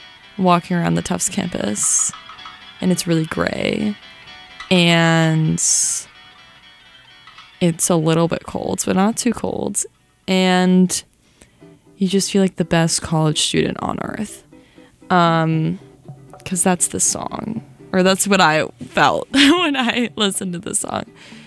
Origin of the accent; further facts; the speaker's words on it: San Diego, California, United States; I'm from San Diego. It's home. It's so home.